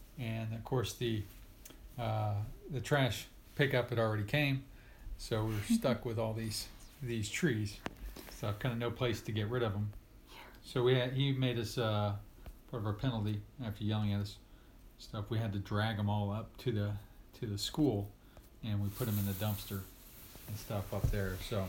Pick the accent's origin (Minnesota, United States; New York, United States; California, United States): California, United States; So, I grew up in Southern California. For most of my early years, we lived there.